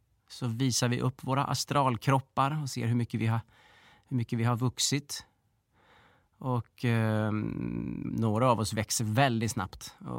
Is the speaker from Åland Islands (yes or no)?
no; Australia; now in Sweden; Jag kommer inte från Sverige från början, utan jag kommer från Australien.